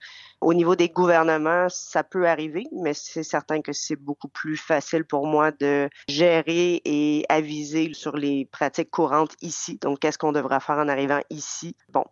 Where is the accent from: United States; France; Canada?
Canada; Montreal, Quebec; J'ai grandi à Montréal avec plein d'autres cultures autour de moi. Je suis moitié portugaise également